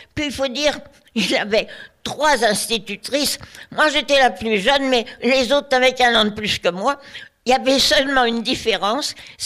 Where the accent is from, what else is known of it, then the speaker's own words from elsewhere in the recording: Sarcelles, Île-de-France, France; born there; j'ai décidé de me présenter dans un collège qui était dans ma ville natale, à Sarcelles.